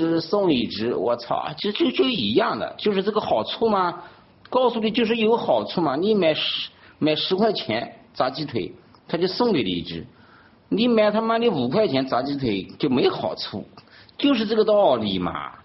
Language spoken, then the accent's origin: Chinese; China; 但是我们中国人他建立这个国家的前提是找一个暴君来管我们，来分配我们的权利，这个是我们国家的本质，自古以来都是，到今天也是